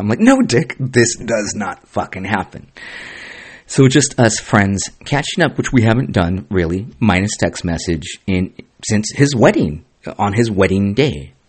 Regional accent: Santa Ana, California, United States; And I grew up in Santa Ana, California, guys.

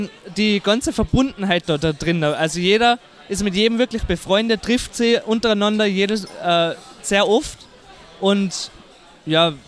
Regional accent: Kitzbühel, Tyrol, Austria; Kitzbühel.

